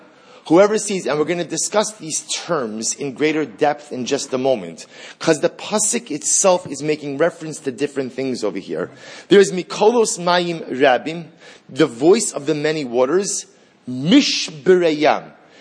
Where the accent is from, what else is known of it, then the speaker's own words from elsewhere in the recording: New Jersey, United States; So, I'm from New Jersey, so what do I know about sailing?